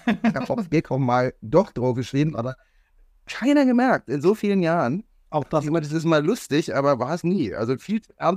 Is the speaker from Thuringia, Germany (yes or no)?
no; Berlin, Germany; Ich bin in West-Berlin groß geworden